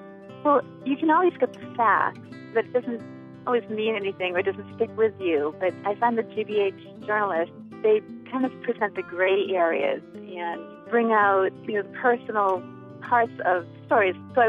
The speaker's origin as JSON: {"language": "English", "town": "Londonderry", "region": "New Hampshire", "country": "United States", "said": "from Londonderry, New Hampshire, and I'm a WGBH sustainer"}